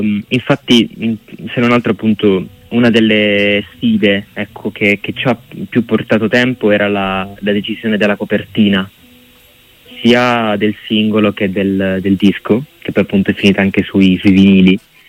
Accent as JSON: {"language": "Italian", "town": "Alberobello", "region": "Apulia", "country": "Italy", "tie": "born or raised there", "said": "sono tornato qui appunto ad Alberobello, nel mio paese natale"}